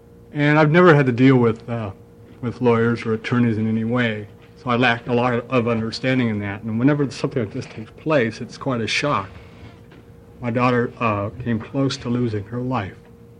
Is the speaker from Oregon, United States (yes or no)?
yes; Bend, Oregon, United States; I'm from Bend, Oregon.